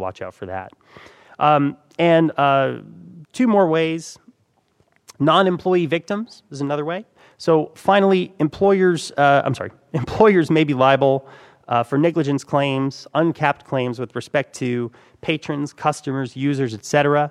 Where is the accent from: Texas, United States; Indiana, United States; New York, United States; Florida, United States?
Texas, United States; Austin; Obviously, I come from Austin, Texas, where you can have a 10-person employer making $20 million.